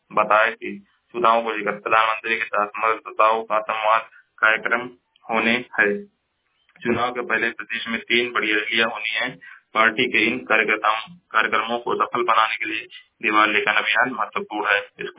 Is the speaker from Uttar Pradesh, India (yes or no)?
yes; Uttar Pradesh, India; मैं जिला महाराजगंज का निवासी हूँ।